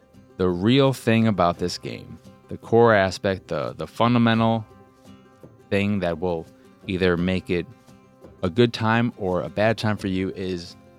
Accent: Chicago, Illinois, United States; also born or lived in Galena, Illinois; I am from Chicago. I live in Chicago now. But after graduating grammar school, my mom decided she was sick of the city, wanted to move as far away from a city as you could.

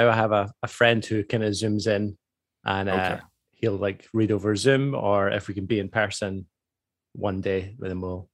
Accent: Scotland, United Kingdom; now in Toronto, Canada; I live in Toronto. I'm originally from Scotland.

